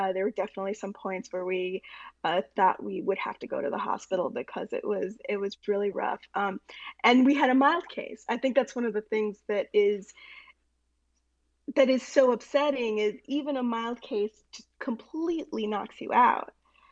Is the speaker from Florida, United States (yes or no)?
yes; Hollywood, Florida, United States; also born or lived in Miami; I was born and raised in Hollywood before moving to Miami.